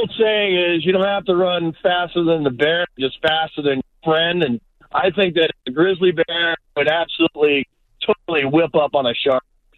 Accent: Plymouth, Massachusetts, United States; I do a lot of shore dives here in Plymouth. I grew up in Plymouth. The water is my second home.

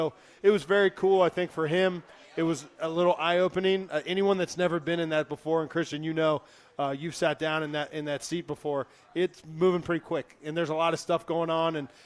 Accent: Cincinnati, Ohio, United States; Yeah, so I grew up in Cincinnati

